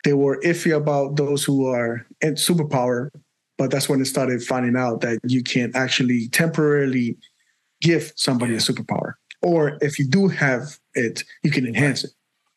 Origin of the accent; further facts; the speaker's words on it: Colombia; I come from a country where there is violence. I come from Colombia, but it's also because of the violence.